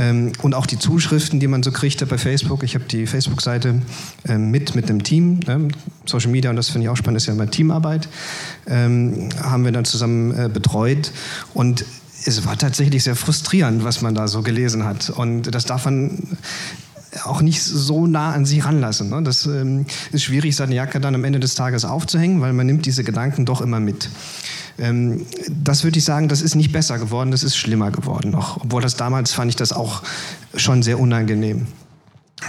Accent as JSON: {"language": "German", "town": "Mülheim an der Ruhr", "region": "North Rhine-Westphalia", "country": "Germany", "tie": "born or raised there", "said": "Und da bin ich dann also in meiner Heimatstadt Mülheim-Ruhr an die Partei herangetreten."}